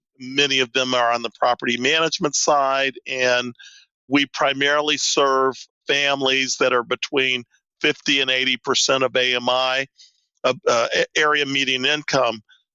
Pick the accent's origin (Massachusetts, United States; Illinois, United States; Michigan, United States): Michigan, United States; Detroit; Well, I grew up in Detroit, on the west side of Detroit. I'm everything Detroit: Lions, Tigers, Red Wings, Pistons